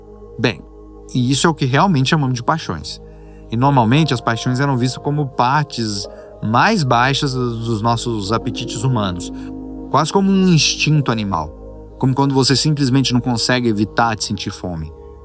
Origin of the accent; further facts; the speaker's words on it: Netherlands; eu sou holandês